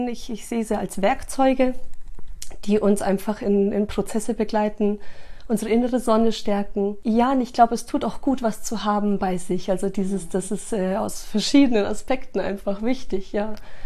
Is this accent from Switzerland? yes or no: no; Chile; also born or lived in South America; Also ich bin ja in Südamerika aufgewachsen auch, ne? Und habe dazu, also auch deswegen so meine Affinität zu diesen ganzen Ländern. Ich selber zwar aus Chile